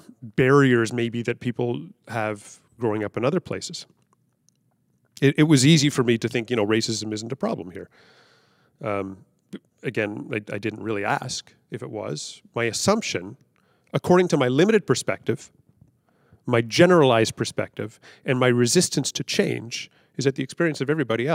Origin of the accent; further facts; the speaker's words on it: Toronto, Ontario, Canada; For me, I grew up in Toronto, and I have to say Toronto is a wonderfully multi-ethnic city.